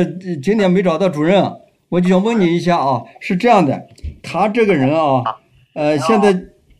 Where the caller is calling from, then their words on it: Chengdu, Sichuan, China; 我是从成都打过来，四川的成都，